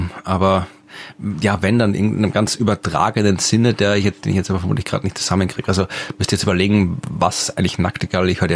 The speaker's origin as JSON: {"language": "German", "country": "Austria", "said": "weil, wie gesagt, als Österreicher, wir haben ja auch eine größere Dialektvariation"}